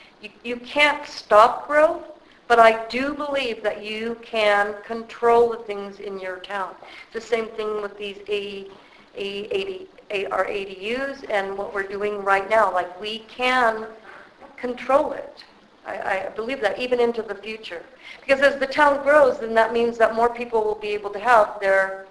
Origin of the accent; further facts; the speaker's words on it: Boulder City, Nevada, United States; because I'm from Boulder City, Nevada, and we have a limited growth ordinance in our town.